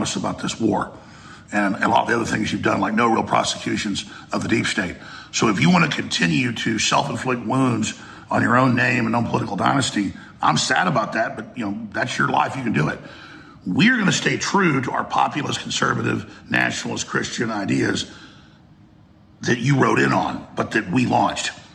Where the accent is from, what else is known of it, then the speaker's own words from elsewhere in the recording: United States; I'm an American, and I'm sick of this crap.